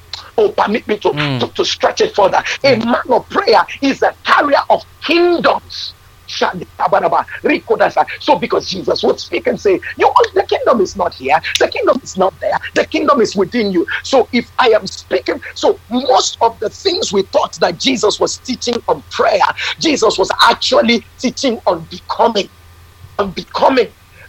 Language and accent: English; United States; now in Nigeria; I'm an American living in Nigeria.